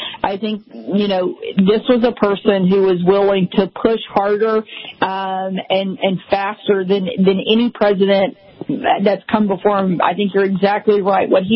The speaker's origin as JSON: {"language": "English", "region": "Arkansas", "country": "United States", "tie": "born or raised there", "said": "You know, I grew up in Arkansas, and so I had seen the corrupt Clinton political machine in action my entire life."}